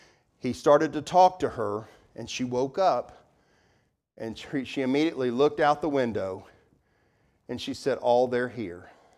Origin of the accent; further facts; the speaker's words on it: Hamilton, Ohio, United States; I'll take you to Trenton, Ohio one last time. I'm from Hamilton, so a lot of the angel stories were from down around that way.